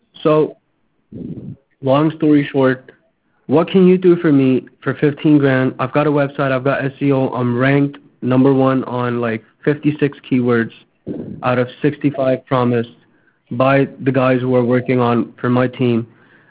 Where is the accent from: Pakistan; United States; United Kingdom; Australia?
Pakistan; I'm a Pakistani Christian.